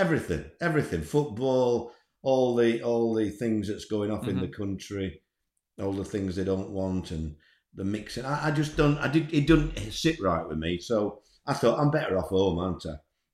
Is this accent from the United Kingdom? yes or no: yes; Scarborough, Yorkshire and the Humber, United Kingdom; I'm from Scarborough. I played for Hartlepool and York City.